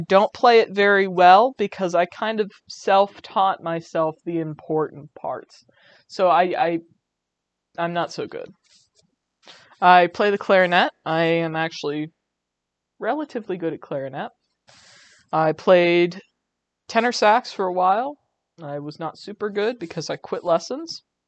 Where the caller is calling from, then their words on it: Pittsburgh, Pennsylvania, United States; I am podcasting from Pittsburgh, Pennsylvania, in the United States of America.